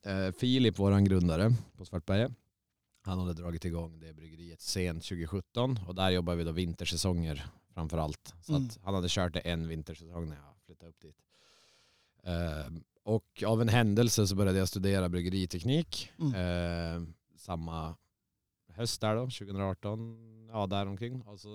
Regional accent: Boden, Norrbotten County, Sweden; also born or lived in Oslo; jag bodde i Oslo 8 år och innan jag bodde i Oslo så har jag är inte från Åre utan jag kommer från norra Sverige långt uppe i Boden, litet ställe där uppe. Mm. Men Åre var liksom det första stället jag flyttade till direkt efter jag gick ut gymnasiet, vidaregående.

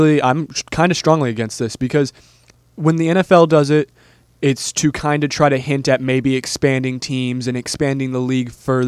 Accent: Tennessee, United States; Like, I'm a Titans fan because I'm from Tennessee.

